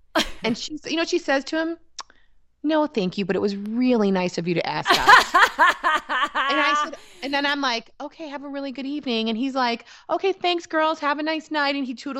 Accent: Midwest, United States; I'm a girl from the Midwest.

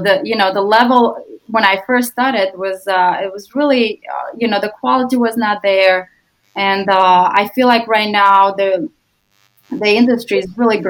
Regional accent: Moldova; English is a second language; now in United States; I came here in this country 12 years ago from Moldova.

